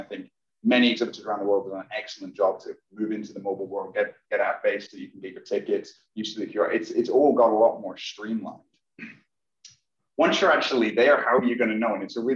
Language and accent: English; Scotland, United Kingdom; I'm from Scotland originally.